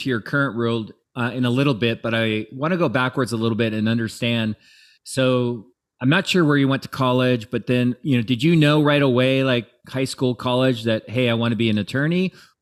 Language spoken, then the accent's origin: English; Tacoma, Washington, United States; born there; I was born in Tacoma too.